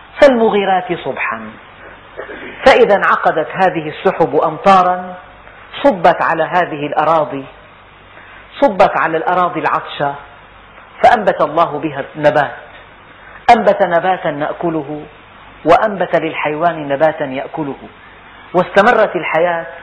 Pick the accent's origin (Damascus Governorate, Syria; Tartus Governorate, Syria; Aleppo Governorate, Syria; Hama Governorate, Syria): Damascus Governorate, Syria; Damascus; يعني بلدنا دمشق معدل أمطارها السنوي